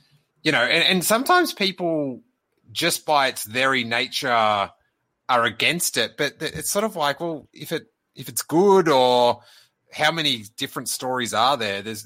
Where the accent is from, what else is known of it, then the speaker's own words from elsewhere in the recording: Australia; I'm an Aussie. I can read Australian.